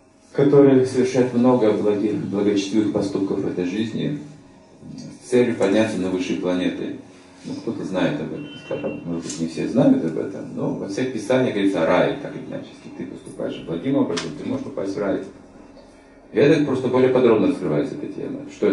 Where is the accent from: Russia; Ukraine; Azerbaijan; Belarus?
Ukraine; я просто сказал, что я с Украины